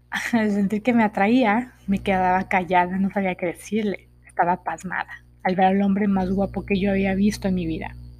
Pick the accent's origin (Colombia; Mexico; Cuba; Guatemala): Mexico; se encontraba entrenando en mi país, México.